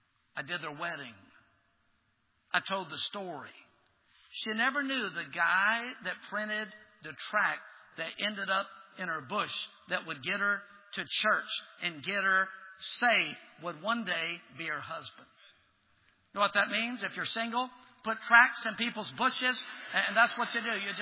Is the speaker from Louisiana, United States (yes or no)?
yes; Baton Rouge, Louisiana, United States; I'm from Baton Rouge, Louisiana. We thought the Yankees were still the enemies.